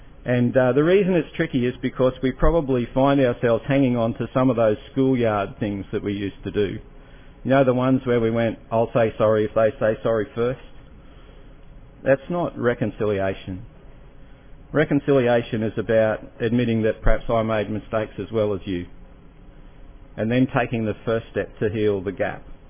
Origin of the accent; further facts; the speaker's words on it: Parramatta, New South Wales, Australia; also born or lived in Brisbane; I grew up in Parramatta, I lived in Brisbane, and then now I've been down here about 7 years.